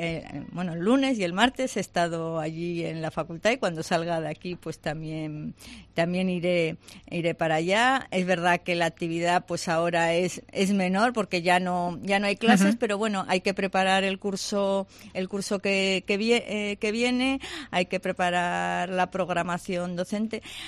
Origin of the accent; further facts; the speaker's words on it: Spain; nos tenemos que sentir orgullosos como españoles de eso.